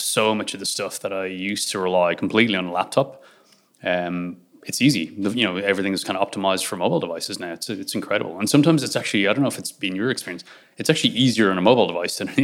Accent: Ireland; I'm from Ireland originally

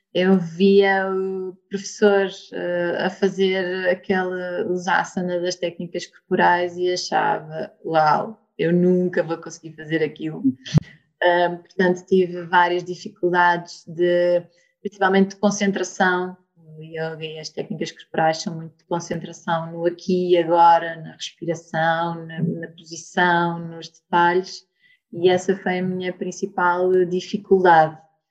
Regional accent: Lisbon, Portugal; sou lisboeta, portanto, nascida, criada, vivida em Lisboa.

